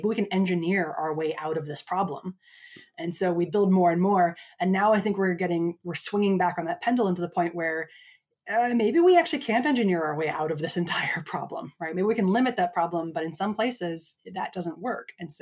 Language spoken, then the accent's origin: English; Minnesota, United States; But then, so I grew up in Minnesota on Lake Superior.